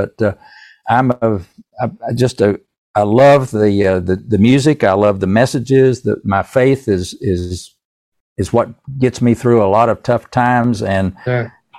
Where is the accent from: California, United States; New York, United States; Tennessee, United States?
Tennessee, United States; Erwin; born there; now in Winston-Salem, United States; Now, I was born in East Tennessee, in Irwin, Tennessee. That's just across the mountain from Asheville, North Carolina.